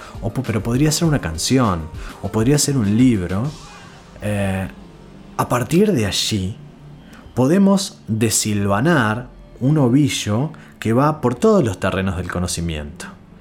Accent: Uruguay; no importa dónde esté el uruguayo, siempre se ubica en la clase media. Eso es algo que forma parte de nuestra idiosincrasia

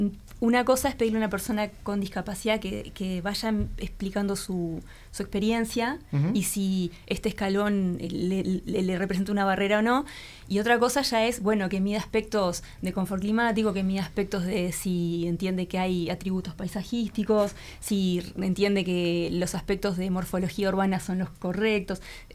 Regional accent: Montevideo, Uruguay; para construir el tipo de ciudad que nos sirve a nosotros como montevideanos o, bueno, como uruguayos

